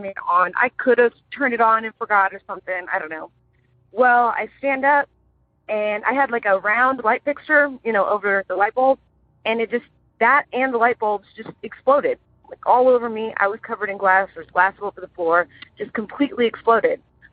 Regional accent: Houston, Texas, United States; I'm from Houston, Texas.

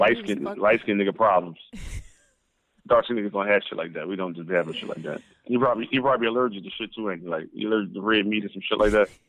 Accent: Philadelphia, Pennsylvania, United States; Because as a Philadelphian, it's three teams in my life we supposed to hate.

